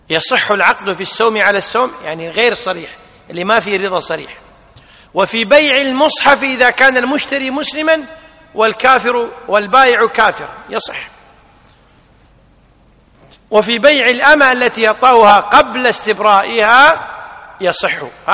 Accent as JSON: {"language": "Arabic", "country": "Kuwait", "said": "عندنا في الكويت الحمد لله هناك مؤسسة خاصة هيئتها الدولة للعناية بخدمة القرآن والسنة"}